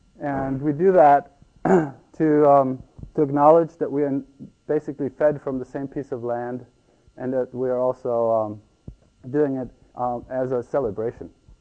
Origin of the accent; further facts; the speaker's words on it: Ecuador; now in California, United States; I grew up in Ecuador, and that's probably where I got inspired by the farming culture that exists there. And when I moved to California